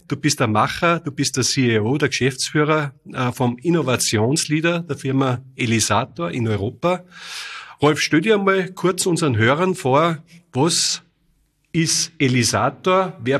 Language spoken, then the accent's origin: German; Austria; bei uns in Österreich